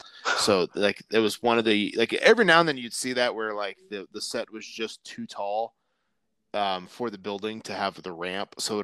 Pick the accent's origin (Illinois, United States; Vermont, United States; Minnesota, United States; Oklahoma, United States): Oklahoma, United States; Tulsa; also born or lived in Missouri; now in Sand Springs, United States; Yeah, so I was born and raised around Tulsa, Oklahoma. That's kind of where I'm from. I live in a small suburb called Sand Springs.